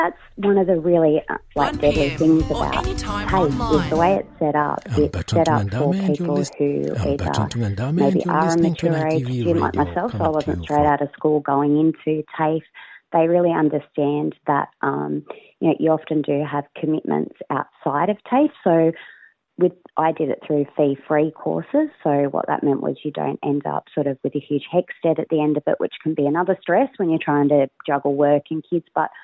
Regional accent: New South Wales, Australia; I've been working and living on Aboriginal country now for almost 18 years, and I am originally from Darkanyung country, which is just sort of over the mountains, bit further down on the central coast

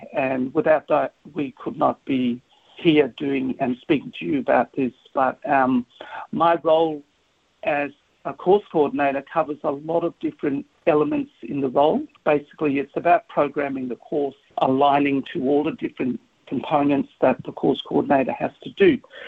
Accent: Broome, Western Australia, Australia; So my grandparents were stolen generation, but I grew up in Broome many, many years ago. So I am home to Rabibi, Gullabulu, Yarrun and Jugan country. Grew up there for a long time.

